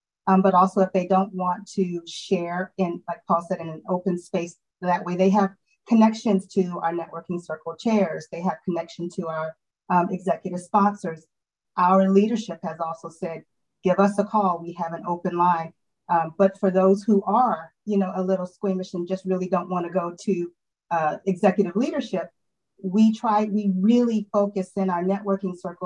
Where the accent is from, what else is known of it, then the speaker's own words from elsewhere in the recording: Louisiana, United States; I'm from Louisiana, so that's just hot.